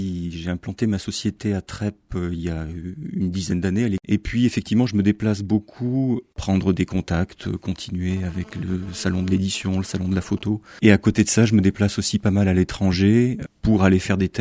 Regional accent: Romans-sur-Isère, Auvergne-Rhône-Alpes, France; born there; now in Bourgoin-Jallieu, France; Je suis né à Romans, j'ai fait des études de classe prépa à Grenoble avant de partir à Poitiers, puis Paris, puis j'ai atterri à Bourgoin-Jallieu à la naissance de ma première fille.

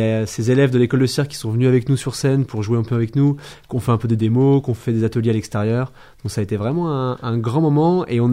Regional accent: Bourgoin-Jallieu, Auvergne-Rhône-Alpes, France; born there; Alors, moi, je suis né à Bourgoin, je suis Domarin.

